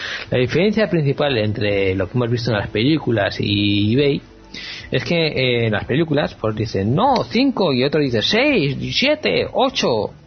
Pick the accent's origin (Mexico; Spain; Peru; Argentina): Spain; Bilbao, Basque Country; soy de Bilbao, ¿vale? Y lo de Bilbao es lo que llevamos eso en el bolsillo.